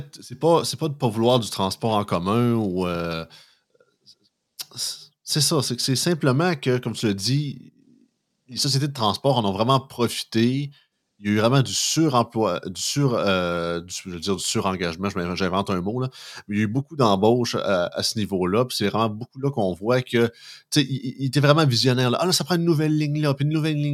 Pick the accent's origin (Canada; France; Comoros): Canada; Montmagny, Quebec; je viens de Montmagny, on est juste 12 000, là.